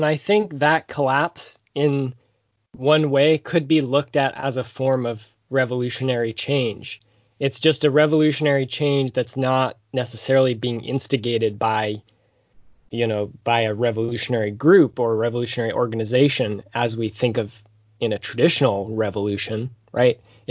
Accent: Seattle, Washington, United States; I grew up in Seattle in this post-WTO era

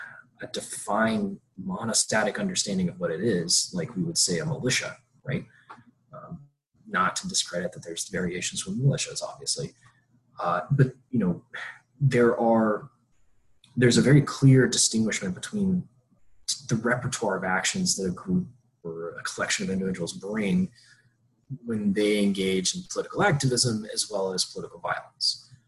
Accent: Georgia, United States; We were taught in the South, you know, I grew up in Georgia

